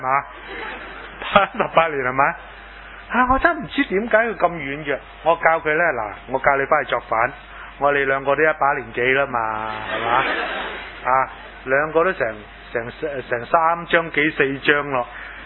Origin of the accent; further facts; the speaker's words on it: China; 我哋中国人拜耶稣，西人系拜观音，唔系唔系。我哋中国人咧又拜观音，西人系拜耶稣